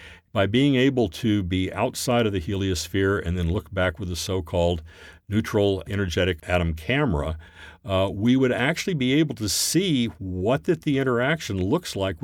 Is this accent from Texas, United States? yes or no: yes; Fort Worth, Texas, United States; And I grew up in Fort Worth, Texas.